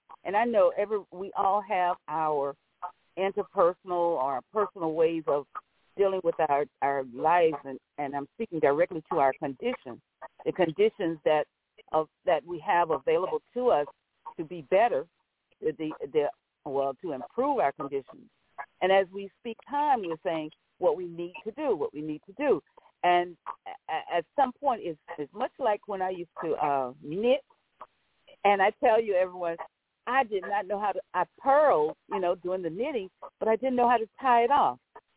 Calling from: St. Petersburg, Florida, United States; And, you know, I'm calling from St. Petersburg / Clearwater, Florida, everyone.

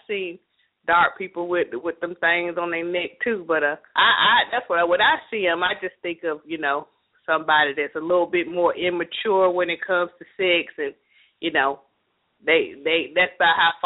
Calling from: Atlanta, Georgia, United States; Hey, I'd rather not give my name, but I'm calling from Atlanta.

